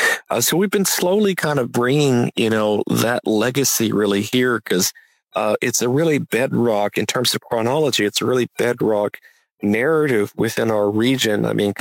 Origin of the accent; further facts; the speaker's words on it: Cartersville, Georgia, United States; I was born in Cartersville, I grew up in Bartow County.